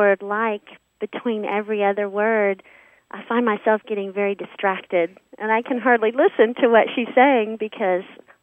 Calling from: Fort Worth, Texas, United States; I'm calling from Fort Worth, Texas.

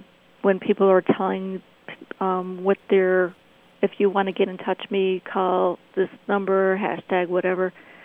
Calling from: Hebron, Connecticut, United States; I'm calling from Hebron, Connecticut.

